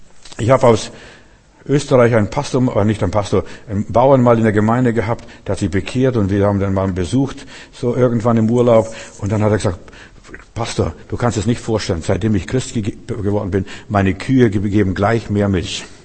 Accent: East Germany, Germany; Also derjenige, der im Osten groß geworden ist, das war der wilde Osten.

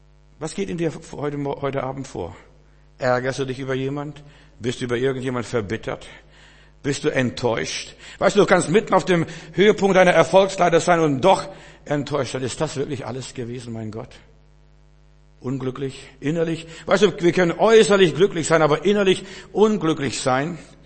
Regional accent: Bavaria, Germany; Wir sind in Bayern groß geworden

